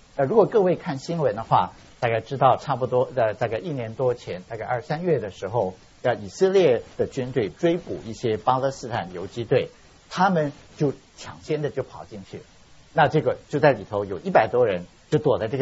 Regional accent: Tianjin, China; 像我是天津人就要回到天津去做这个普查才行。

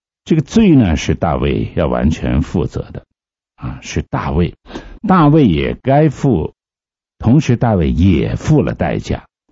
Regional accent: China; 我们是中国人呢，为什么我们今天能够蒙神的怜恤顾恤呢

